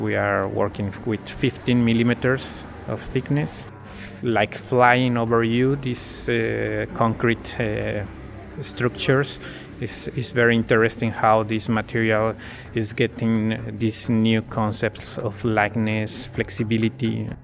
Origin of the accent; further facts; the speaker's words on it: Mexico City, Mexico; now in São Paulo, Brazil; I'm an artist from Mexico City, but actually I live in São Paulo, Brazil.